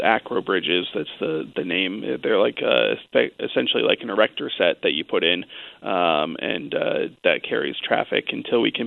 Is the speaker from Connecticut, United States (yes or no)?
yes; Torrington, Connecticut, United States; I grew up in Torrington, where you're raised hearing about the flood of 55